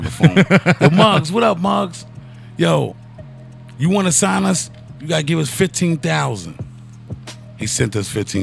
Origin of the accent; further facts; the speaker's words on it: Queensbridge, New York, United States; We came from the Queensbridge, so you know, it was a little different.